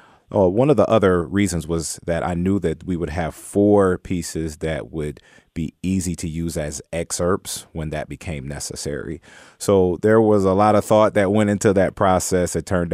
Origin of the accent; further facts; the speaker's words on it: Cincinnati, Ohio, United States; Also, Cincinnati's my hometown.